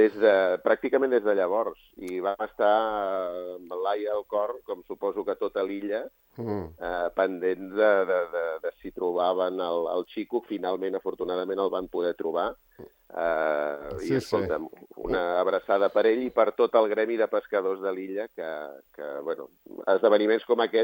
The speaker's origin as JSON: {"language": "Catalan", "town": "Barcelona", "region": "Catalonia", "country": "Spain", "said": "Del barri de Sants, sí senyor, que tu també ets sencenc. Bueno, bordetenc, Nosaltres som de la Bordeta."}